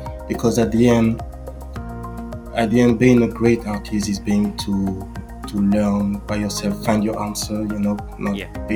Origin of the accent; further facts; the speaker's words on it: Réunion; English is a second language; also born or lived in Madagascar; I grew up in La Réunion, which is a small island in the Indian Ocean. And I was born in Madagascar, just for my origins. This is where I'm from.